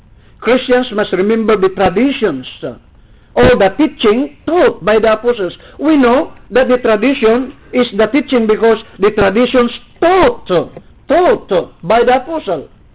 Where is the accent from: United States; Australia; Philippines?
Philippines; first language Ilocano; English is a second language; My chart is in English. Our national language is Tagalog. My native language is Ilocano. And the native language of the people there is Banag and Itawis.